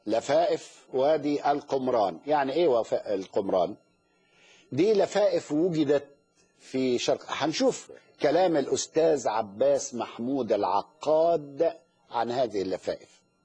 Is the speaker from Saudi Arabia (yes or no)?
no; Egypt; طيب نأتي الى المخطوطة السينائية التي اكتشفت في دير سانت كاترين بسينا عندنا في مصر